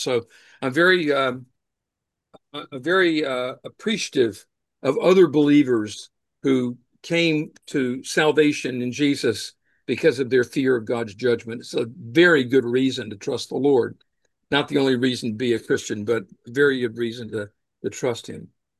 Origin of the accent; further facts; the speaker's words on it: North Carolina, United States; Where I grew up in North Carolina